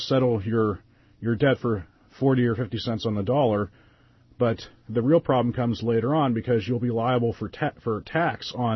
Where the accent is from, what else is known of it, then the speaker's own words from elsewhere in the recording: Bethel Park, Pennsylvania, United States; and I'd like to give a shout-out to anyone listening in Pittsburgh on WPTT 1360, especially anyone in my hometown of Bethel Park.